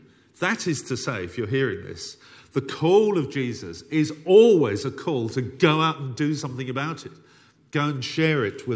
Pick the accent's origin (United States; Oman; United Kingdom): United Kingdom; And forgive me, I'm very British.